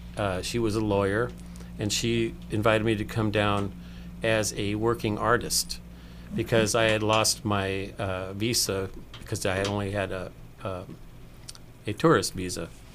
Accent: California, United States; also born or lived in Maui / Brazil; I'm from here, I'm from the States, California originally, lived in Maui for many, many years, and then went to Brazil.

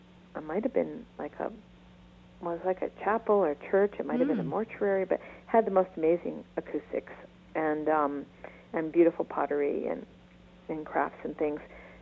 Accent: New England, United States; I'm originally from New England, where it's very humid, and so here it's really dry

